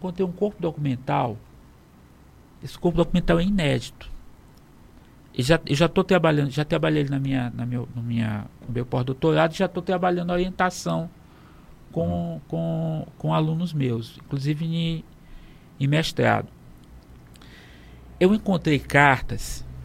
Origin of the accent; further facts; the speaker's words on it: Itapecuru Mirim, Maranhão, Brazil; eu sou de Itapecuru Mirim, que é a cidade perto de São Luís, onde as tropas ficaram concentradas para tomar São Luís.